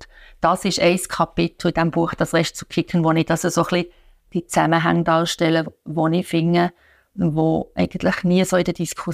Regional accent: Bösingen, Fribourg, Switzerland; Und dort, wo ich aufgewachsen bin, im Kanton Freiburg, Deutsch-Freiburg, Bösingen, das Dorf, da hat es einfach einen Schuttclub gegeben und einen Turnverein.

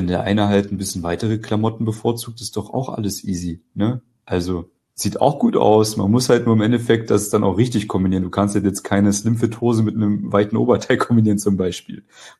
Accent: East Germany, Germany; ich bin auch aus Ostdeutschland, ich darf da Witze drüber machen.

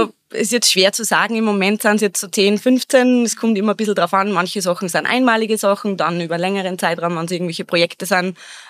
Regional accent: Ebensee, Upper Austria, Austria; Ich bin eben aus Ebensee, Bezirk Gmunden im Salzkammergut

